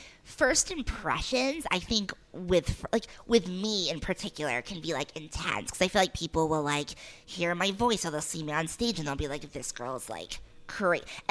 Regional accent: Providence, Rhode Island, United States; accent: Boston-like regional dialect; I'm from Providence. So I did have kind of like a Boston, like a regional dialect, which thankfully I lost.

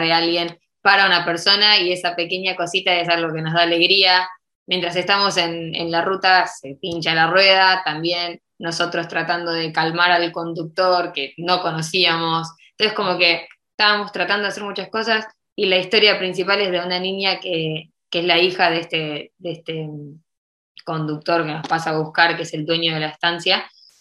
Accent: San Nicolás, Buenos Aires Province, Argentina; born there; el video lo grabamos en la ciudad en la que nacimos, en San Nicolás, y tiene distintas locaciones.

